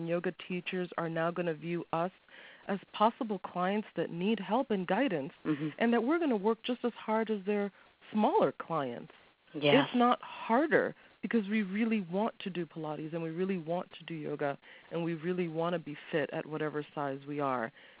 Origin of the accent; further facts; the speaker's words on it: New York City, New York, United States; I'm from New York City. I am 38 years old.